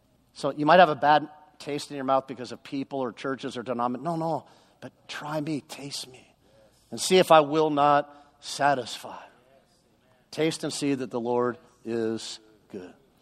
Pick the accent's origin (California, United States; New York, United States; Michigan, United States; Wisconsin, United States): California, United States; Westlake Village; and I grew up in Westlake Village, and so the car was for sale in the Valley.